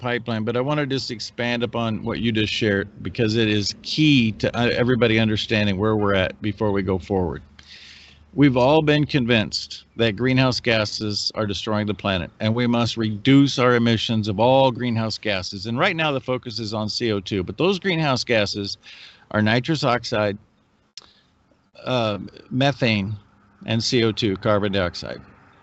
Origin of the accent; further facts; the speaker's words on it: Nebraska, United States; In my home state of Nebraska, I got to give kudos to then Governor Pete Ricketts